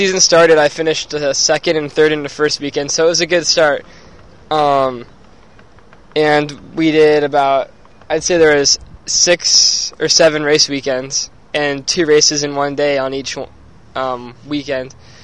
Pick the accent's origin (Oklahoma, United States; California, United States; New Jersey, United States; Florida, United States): California, United States; Portola Valley; I'm 18 years old, and I'm from Bertola Valley, California, near San Francisco.